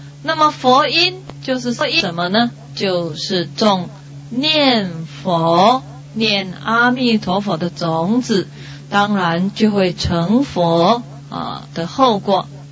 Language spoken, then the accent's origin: Chinese; Taiwan; 在我们台湾那边